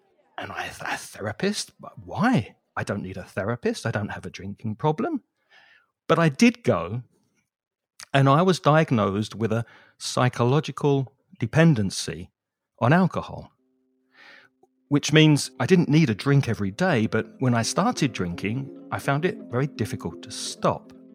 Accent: United Kingdom; now in Valencia, Spain; Now, I'm British. I'm from the UK. There's a heavy drinking culture there. I grew up in and around pubs most of the time.

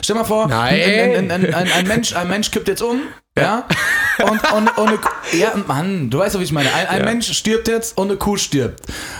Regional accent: Namibia; in so Ländern wie Amerika, aber auch da, wo ich herkomme, also auch in Namibia, ne, da ist ja so mega viel Fläche

